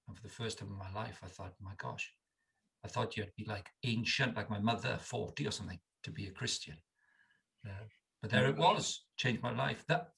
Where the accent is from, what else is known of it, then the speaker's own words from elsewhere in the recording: Wales, United Kingdom; I'm 58 years of age. So I grew up in Wales in the 60s and 70s. So chapel, Welsh-speaking chapel culture, all going to chapel.